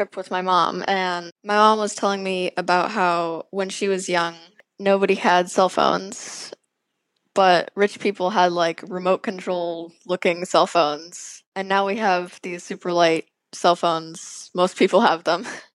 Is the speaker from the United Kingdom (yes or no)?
no; Portland, Oregon, United States; I'm from Portland, Oregon.